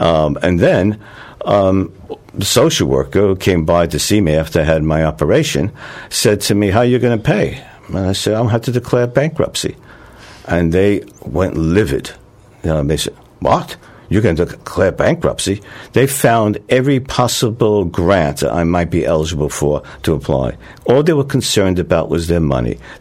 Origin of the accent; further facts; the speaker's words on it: United States; As an American, I can tell you that there are at least 30 million American citizens who don't have health insurance.